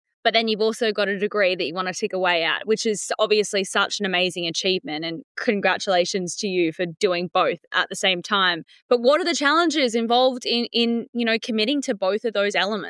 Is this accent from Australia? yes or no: yes; Australia; I'm an Aussie.